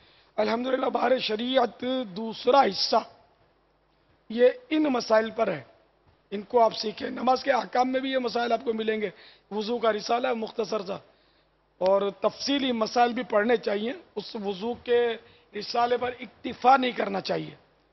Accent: Pakistan; اب پاکستان کا جھنڈا تو ہم پاکستانی ہیں تو لگائیں گے ہی نظر، پاکستان کی پیدائش ہے میری، تو ہمارا وطن ہے.

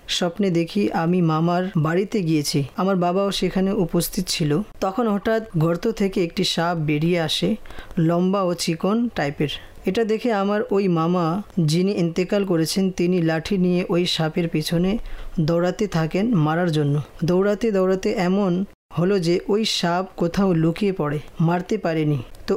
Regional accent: Sylhet, Sylhet Division, Bangladesh; now in Dhaka, Bangladesh; আমার বাড়ি হচ্ছে সিলেট। কিছুদিন আগে আমি ঢাকা শিফট হয়েছি। আমার মা বাবা সিলেট শহরে বসবাস করেন।

